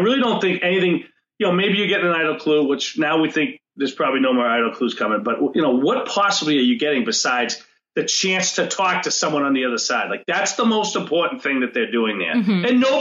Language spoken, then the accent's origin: English; Boston, Massachusetts, United States; I can't answer that, Shannon, because I am from Boston, Massachusetts. I'm not a Kiwi.